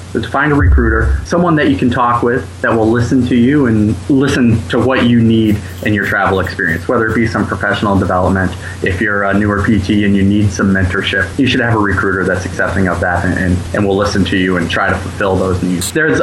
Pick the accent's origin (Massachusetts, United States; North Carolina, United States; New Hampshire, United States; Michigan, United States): Massachusetts, United States; I'm from just outside of Boston originally.